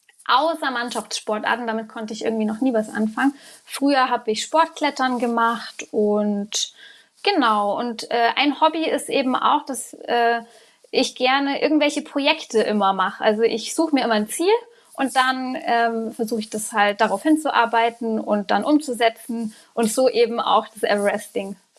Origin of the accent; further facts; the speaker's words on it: Bavaria, Germany; Berge gehen, weil ich komme aus dem Allgäu. Das heißt, die Berge sind halt vor meiner Nase.